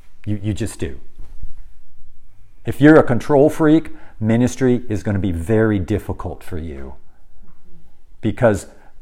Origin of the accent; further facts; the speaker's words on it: United States; But I'm an American.